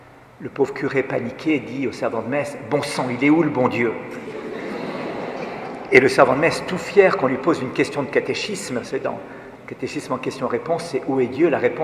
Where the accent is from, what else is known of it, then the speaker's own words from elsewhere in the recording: Switzerland; Je suis suisse, j'ai des horaires habituellement.